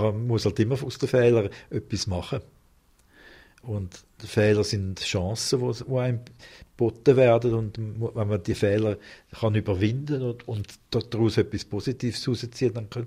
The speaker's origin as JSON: {"language": "German", "town": "Winterthur", "region": "Zurich", "country": "Switzerland", "also_born_or_lived": "United States", "said": "Aber im Innersten sind wir halt eben doch Schweizer und ich vor allem in Winterthur."}